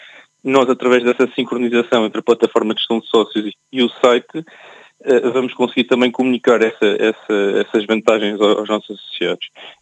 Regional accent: Portugal; mas como bom português, e todos nós temos uma palavra sobre futebol

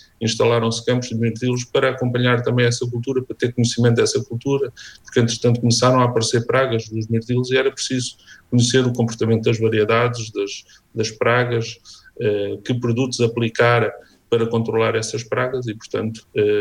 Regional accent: Coimbra, Portugal; Eu sou de Coimbra, sempre tive gosto pela agricultura, mas a determinada altura decidi que era melhor ir estudar para fora

